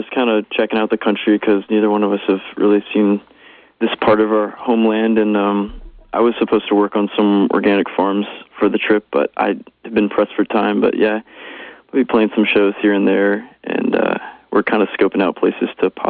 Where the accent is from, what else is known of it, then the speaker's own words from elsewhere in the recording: Richmond, Virginia, United States; Yeah, I'm from Virginia, Richmond, Virginia, to be exact.